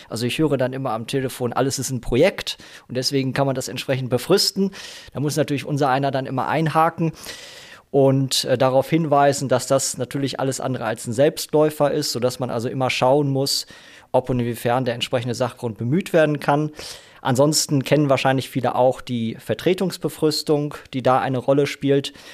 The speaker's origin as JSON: {"language": "German", "town": "Dortmund", "region": "North Rhine-Westphalia", "country": "Germany", "tie": "born or raised there", "said": "meine Heimatstadt Dortmund"}